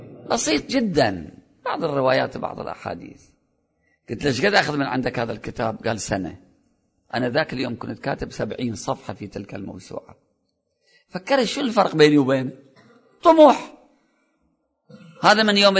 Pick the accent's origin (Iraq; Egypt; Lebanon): Iraq; ليش إحنا عندنا في العراق الوضع مو هالقد تمام؟